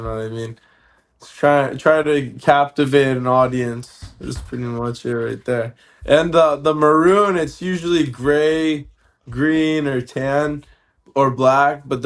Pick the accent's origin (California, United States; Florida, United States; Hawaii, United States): Hawaii, United States; I'm born and raised in Hawaii. I'm Sicilian Armenian.